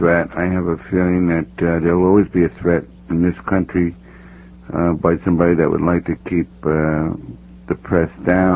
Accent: Queens, New York, United States; and I'm a New Yorker. I came from Queens, so I can be very objective about it.

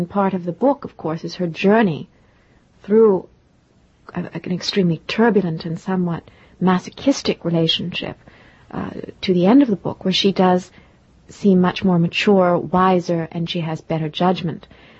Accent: Oxford, South East England, United Kingdom; born there; And I was born in Oxford, in England.

